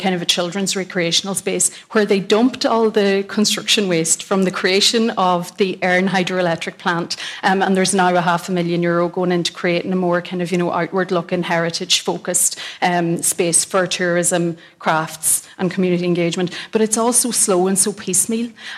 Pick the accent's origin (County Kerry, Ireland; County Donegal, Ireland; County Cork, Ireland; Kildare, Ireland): County Donegal, Ireland; Like, I'm from Donegal, you may have guessed.